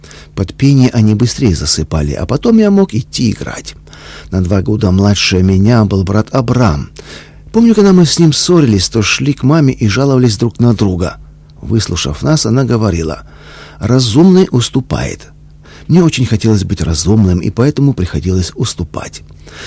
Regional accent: Omsk Oblast, Russia; Первый класс я закончил в деревне Доброе Поле, второй и третий – в родном селе.

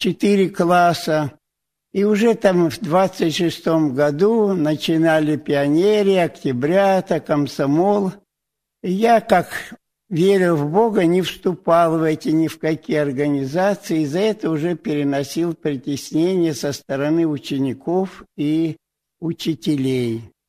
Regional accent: Lipno, Russia; Родился я и детство провел в России, между Ленинградом и Москвой, село там Липно. Мама у меня была православная, истинная, верующая, хорошая. Отец был неверующий.

